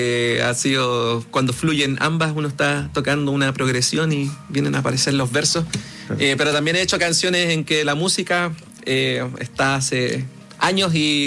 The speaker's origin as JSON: {"language": "Spanish", "town": "Copiapó", "region": "Atacama", "country": "Chile", "tie": "born or raised there", "said": "es una canción inspirada en mi infancia. Yo soy de Copiapó, todos mis veranos los pasaba en las playas de Caldera, Rocas Negras"}